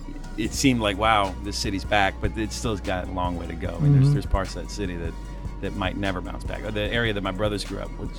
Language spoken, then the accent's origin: English; Atlanta, Georgia, United States; also born or lived in New Orleans; Grew up in Atlanta. Originally, yeah. I was born in New Orleans.